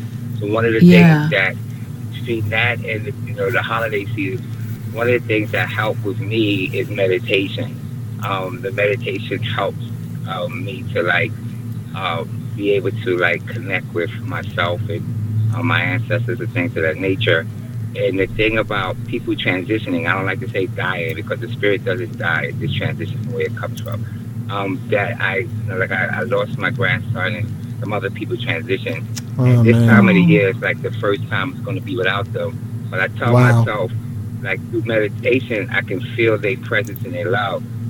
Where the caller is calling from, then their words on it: New York City, New York, United States; I'm calling from New York City.